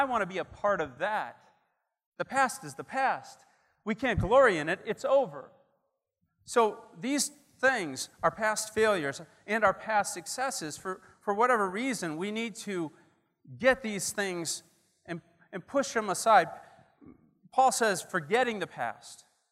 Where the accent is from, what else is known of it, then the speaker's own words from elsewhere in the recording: Milwaukee, Wisconsin, United States; Yes, I'm a Milwaukeean, born and raised. Yes, I'm from Wisconsin. Everyone corrects me everywhere else I go in the United States.